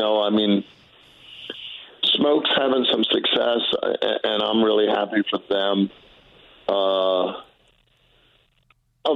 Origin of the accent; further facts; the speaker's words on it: Kingston, New York, United States; born there; I was born down the Hudson River in Kingston.